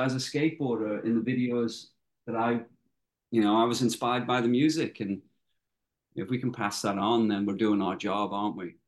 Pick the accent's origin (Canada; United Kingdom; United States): United Kingdom; England; I'm from North England. Like I would go over to North Wales every weekend with my family.